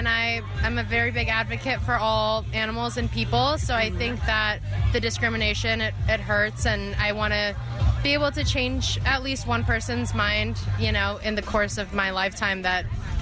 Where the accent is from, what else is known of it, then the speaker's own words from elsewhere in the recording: San Diego, California, United States; I'm from downtown San Diego.